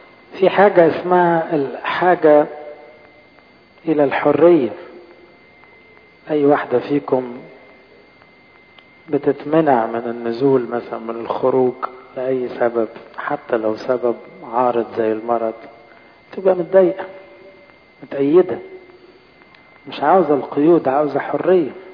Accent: Egypt; أنا قبطية أرثوذكسية، انتماء. أنا مصرية.

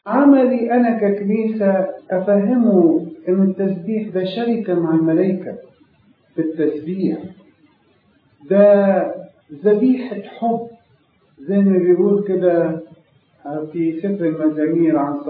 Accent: Egypt; كمصريين بوجه عام أو كشرقيين

